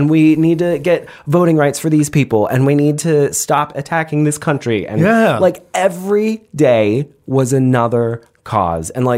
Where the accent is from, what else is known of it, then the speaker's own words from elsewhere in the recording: United States; I am proud because here I am, and a fellow American is voicing their opinion on Twitter publicly